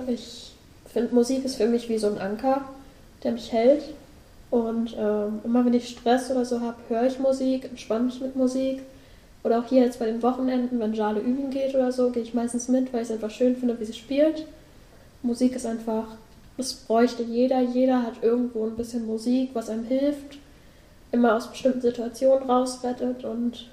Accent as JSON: {"language": "German", "town": "Rieseby", "region": "Schleswig-Holstein", "country": "Germany", "said": "ebenfalls 15 Jahre. Ich komme aus Riesebü und besuche das Jungmann-Gymnasium in Eckernförde."}